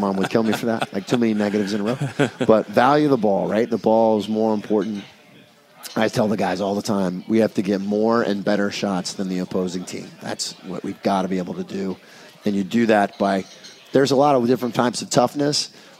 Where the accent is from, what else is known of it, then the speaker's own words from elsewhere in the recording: Indiana, United States; I'm from Indiana, yeah.